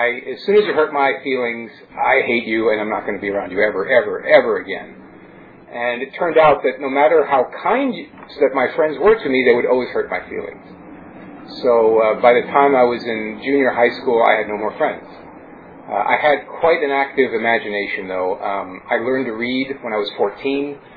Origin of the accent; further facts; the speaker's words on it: New York City, New York, United States; I grew up in New York City, and New York has Jewish delis. It has Puerto Rican delis. It has Italian delis. It has Chinese delis.